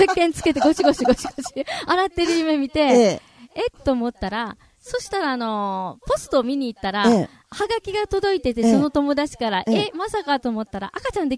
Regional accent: Omuta, Fukuoka, Japan; いや、もう私故郷の大牟田でね

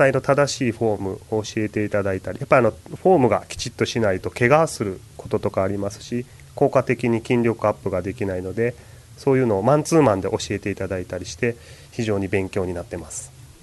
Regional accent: Hyogo, Japan; now in Okinawa, Japan; 私はもともと兵庫出身なんですけど、まあ、その時から沖縄のイメージというと、健康長寿県沖縄とかいうイメージがあったんですけど、実際、私も沖縄に来て8年目になるんですけど

